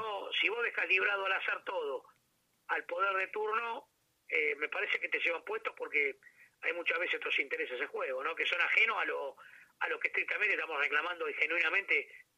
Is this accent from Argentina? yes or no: yes; Buenos Aires, Argentina; más allá de que uno es hincha San Lorenzo, yo soy muy amante de Buenos Aires, muy porteño